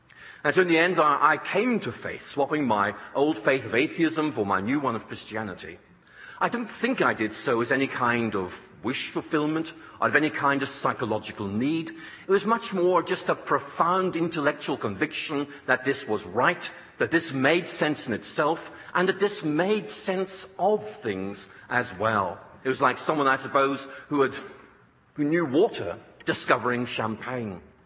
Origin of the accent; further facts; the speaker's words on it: Northern Ireland, United Kingdom; I grew up in Northern Ireland, studying the sciences, wanting to go to Oxford to take this further